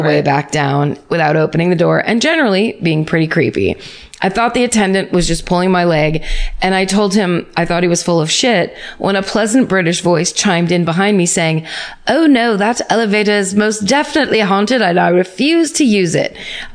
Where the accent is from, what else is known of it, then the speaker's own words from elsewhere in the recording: Atlanta, Georgia, United States; Okay, so my hometown is Atlanta, Georgia, and my hometown murder /ghost story also happens to include the single most bizarre encounter of my life.